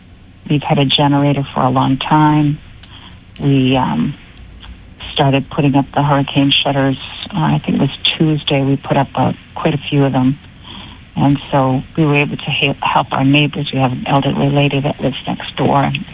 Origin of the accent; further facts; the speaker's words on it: Beverly, Massachusetts, United States; Yes, I'm originally from Beverly, Massachusetts. And when the blizzard of 78 came through, I was living in an apartment in Peabody.